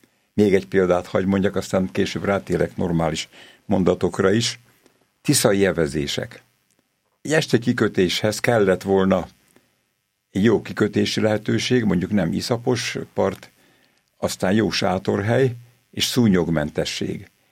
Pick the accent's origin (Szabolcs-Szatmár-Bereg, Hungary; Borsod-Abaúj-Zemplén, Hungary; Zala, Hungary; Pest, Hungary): Pest, Hungary; Tápiósüly; utána egy gyönyörű kis faluban nevelkedtem Tápió súlyben, ott volt közel az erdő